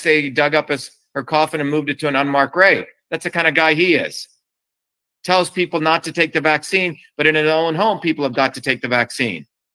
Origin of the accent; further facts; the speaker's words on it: Paterson, New Jersey, United States; also born or lived in Clifton; when I grew up in New Jersey, when I first moved there, you know, Patterson and Clifton